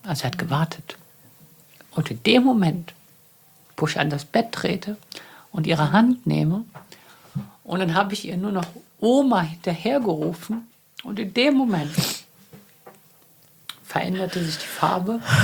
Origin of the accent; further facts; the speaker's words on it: Bad Honnef, North Rhine-Westphalia, Germany; Damals wohnte ich noch in Köln und ich komme hier aus Bad Honnef, also das ist eine halbe Stunde.